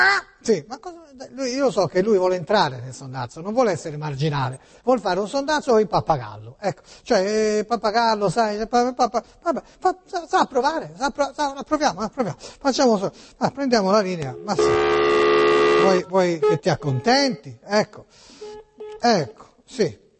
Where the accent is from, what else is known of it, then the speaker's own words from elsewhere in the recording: Tuscany, Italy; io lavoro qua, ma non sono di Genova, io sono toscano